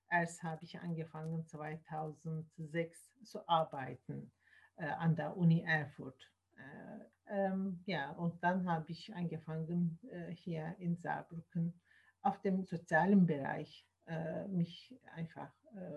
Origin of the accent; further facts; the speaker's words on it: Turkey; German is a second language; moved away as an adult; now in Germany; bin ich in der Türkei aufgewachsen und Jura studiert. Habe ich nach einigen Jahren Berufspraxis in Deutschland gekommen, um Deutsch zu erlernen.